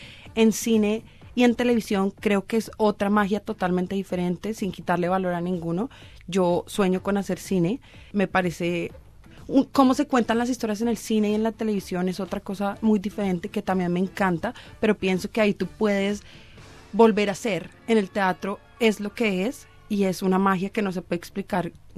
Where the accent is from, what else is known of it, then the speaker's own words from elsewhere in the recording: Colombia; now in Australia; yo soy la única colombiana